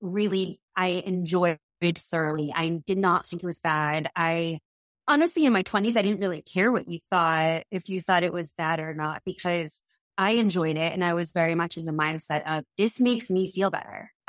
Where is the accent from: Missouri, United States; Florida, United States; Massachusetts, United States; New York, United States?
Massachusetts, United States; I grew up in Massachusetts.